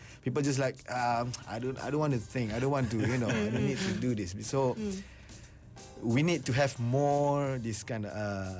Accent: Malaysia; as a Malaysian, we don't really speak, you know, Bahasa.

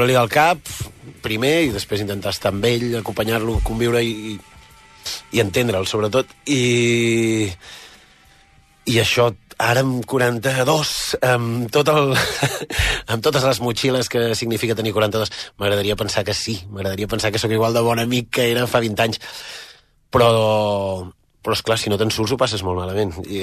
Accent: Sant Julià de Vilatorta, Catalonia, Spain; also born or lived in Vic; Jo soc de Sant Julià de Vilatorta, però sí, tota la meva adolescència és a Vic, sí.

